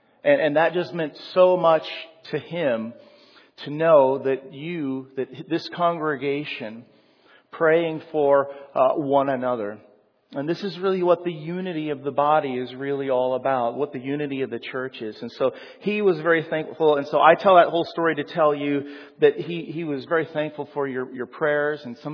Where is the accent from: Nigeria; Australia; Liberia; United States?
United States; Binghamton, New York; We're from Binghamton, and so it was like 75, so it was like really hot down there.